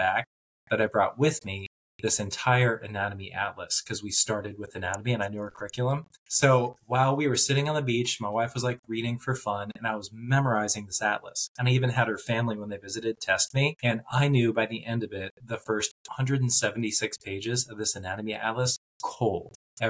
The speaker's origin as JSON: {"language": "English", "region": "Washington", "country": "United States", "tie": "born or raised there", "said": "So she is originally from Colorado, conveniently came up to my home state of Washington State."}